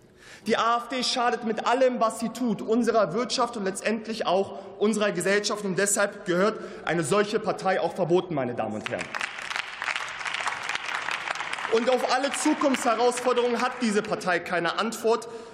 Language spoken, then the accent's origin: German; Hanover, Lower Saxony, Germany; aus Hannover, meine Heimatstadt